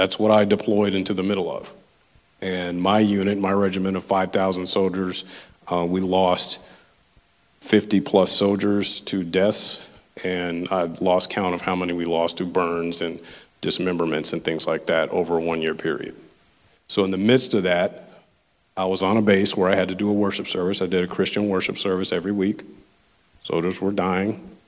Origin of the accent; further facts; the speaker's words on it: Memphis, Tennessee, United States; for me, my first duty station, I'm from Memphis, Tennessee, I joined, and I was sent to Fort Carson, Colorado in 2004.